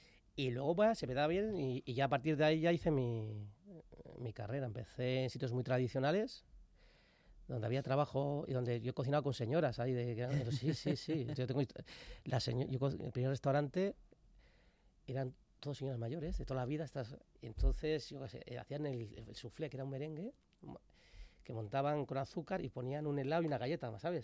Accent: Basque Country, Spain; Y como era vasco, evidentemente, pues a hacer chuletones

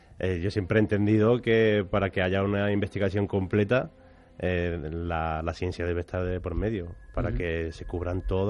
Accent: Andalusia, Spain; Pues vamos a ver, yo vengo de Andalucía.

